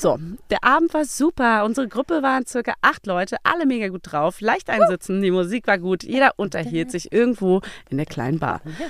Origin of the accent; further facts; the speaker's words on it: Berlin, Germany; Als Berliner tut man das.